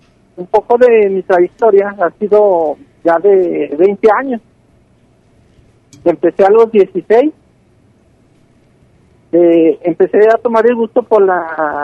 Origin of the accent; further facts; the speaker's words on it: Guadalupe, Zacatecas, Mexico; soy originario de San Jerónimo, Guadalupe, Zacatecas, una comunidad de Zacatecas.